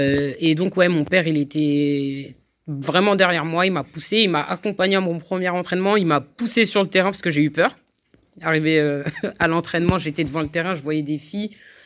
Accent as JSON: {"language": "French", "town": "Cergy", "region": "Île-de-France", "country": "France", "said": "J'ai commencé à Cergy, parce que je viens de Cergy."}